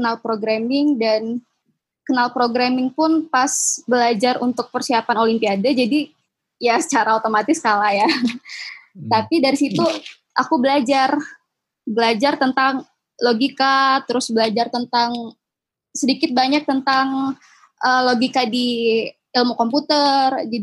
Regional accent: Lubuk Linggau, South Sumatra, Indonesia; kalau aku SMP negeri di SMP 3 Lubuk Linggau. Dan lanjut pas SMA aku masuk di Madrasah Aliyah Negeri 1 Lubuk Linggau.

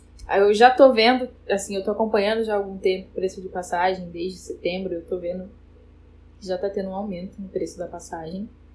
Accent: Brazil; porque eu sou brasileira e estou aqui

